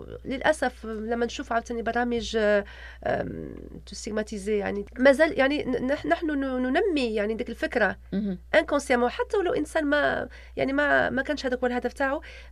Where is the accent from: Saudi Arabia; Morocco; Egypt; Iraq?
Morocco; انا عربيه، انا مسلمه، انا من المغرب